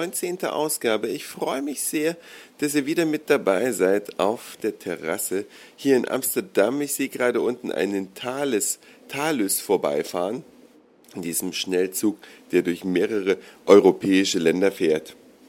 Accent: Germany; now in Netherlands; wir als Deutsche, die hier nach Holland kommen

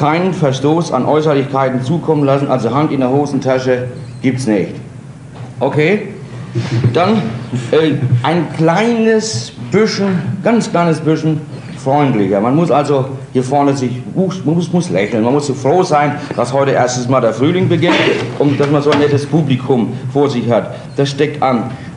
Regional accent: Bavaria, Germany; ich bin Bayer und geborener Bayer und Hamburger

